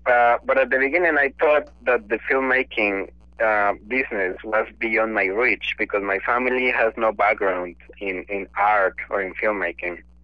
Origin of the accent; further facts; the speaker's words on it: Colombia; English is a second language; moved away as an adult; now in Los Angeles, United States; I am from Colombia, and I have a background in philosophy. I did a master's degree in philosophy in Colombia, and after that I came to Los Angeles because I wanted to pursue a career in filmmaking.